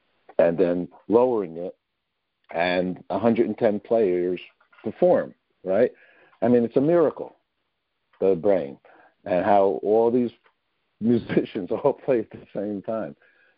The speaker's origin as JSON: {"language": "English", "town": "Tarrytown", "region": "New York", "country": "United States", "said": "I'm from Tarrytown, which is on its way towards Woodstock."}